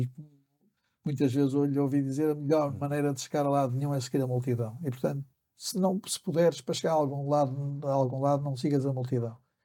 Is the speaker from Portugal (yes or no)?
yes; Porto, Norte, Portugal; now in Lisbon, Portugal; Porque eu vim do Porto, nasci no Porto